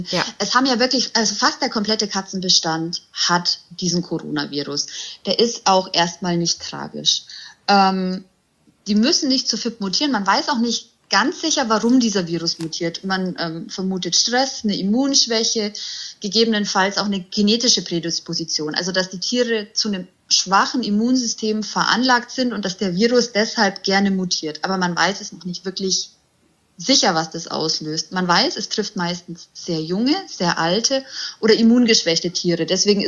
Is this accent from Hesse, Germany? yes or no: no; Bavaria, Germany; ich bin 36 Jahre alt, ich komme aus der Nähe von Augsburg